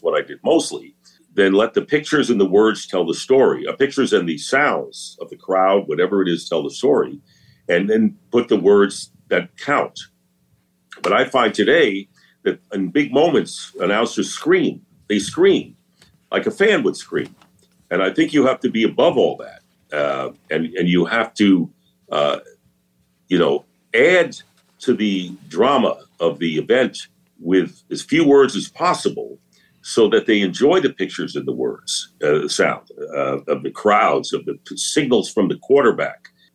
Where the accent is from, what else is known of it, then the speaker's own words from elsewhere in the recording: New York City, New York, United States; I grew up in Queens, New York, and I was a Giant fan.